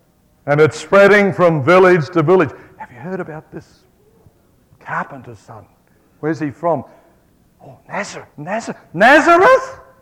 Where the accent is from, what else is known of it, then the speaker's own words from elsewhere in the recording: Melbourne, Victoria, Australia; I'm from Melbourne, and I used to praise God every day that there were 400 miles of water between Melbourne and the island state of Tasmania, that we weren't connected even.